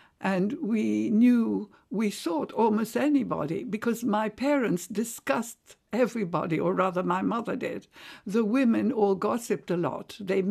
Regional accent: Zamalek, Cairo Governorate, Egypt; Yes, it was wonderful. I lived in a block of flats, which was quite grand.

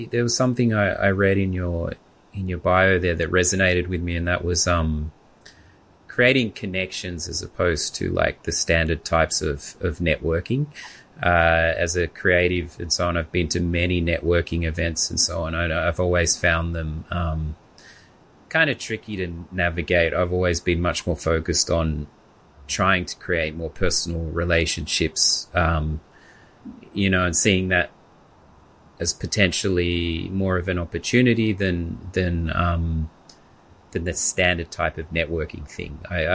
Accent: Australia; moved away as an adult; now in Hamburg, Germany; No, I'm actually in Hamburg, Germany. I've been here 10 years. So, I'm Australian, but have lived here 10 years.

